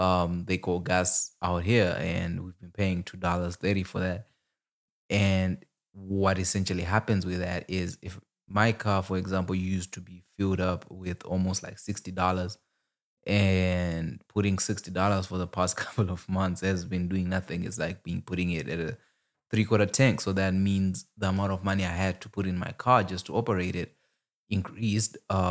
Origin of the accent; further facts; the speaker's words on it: Zimbabwe; first language Shona; English is a second language; in my language, or in my native language, Shona in Zimbabwe